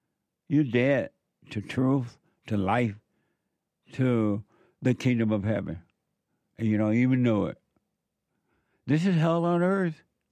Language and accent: English; Alabama, United States; moved away as an adult; now in California, United States; When I moved to California from Alabama in 1968 at the age of 18, I was going to move to Atlanta, Georgia.